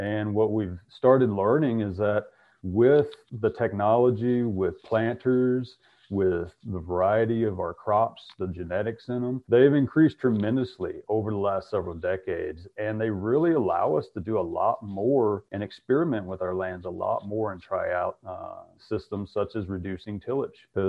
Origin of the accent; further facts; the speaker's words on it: Arkansas, United States; also born or lived in Iowa; now in North Dakota, United States; I was born and raised in Arkansas. And then as you just mentioned, Abby, I spent a number of years in Iowa doing research and now I'm up in North Dakota.